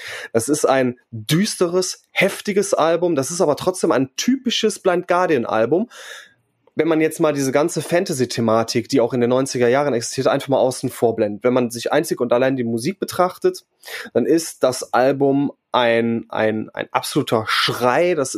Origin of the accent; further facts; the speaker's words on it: North Rhine-Westphalia, Germany; Ich bin natürlich in Griffenbruch aufgewachsen. Und da ist natürlich eine gewisse geografische Nähe zu Krefeld gegeben.